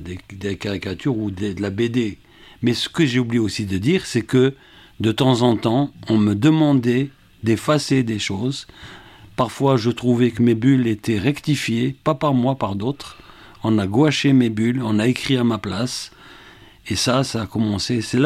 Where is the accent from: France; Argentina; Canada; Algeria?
Algeria; Oran Province; je venais de la région d'Oran, où les femmes sont voilées, c'est presque du niqab, puisqu'il n'y avait qu'un seul œil qui apparaissait.